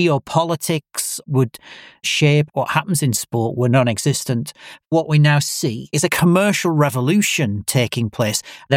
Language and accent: English; Middlesbrough, North East England, United Kingdom; My hometown is Middlesbrough, which is a steel town, and the club is Middlesbrough.